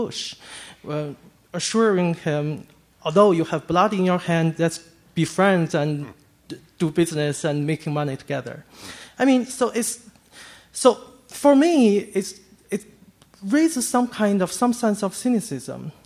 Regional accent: China; now in United States; Well, as a person coming from China, tonight I've been hearing a lot about my home country.

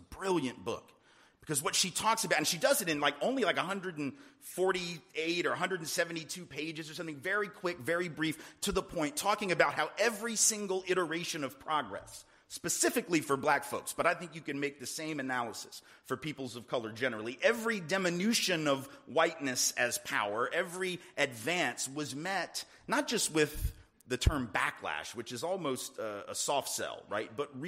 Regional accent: the South, United States; And I know a little something about nostalgia because, like I said, I'm from the South, and we do that with grits.

